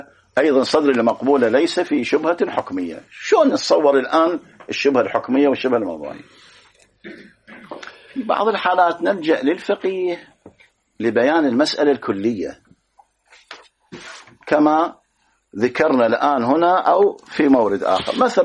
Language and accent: Arabic; Iraq; الآن المحاكم الآن اللي عندنا في العراق تورث الآن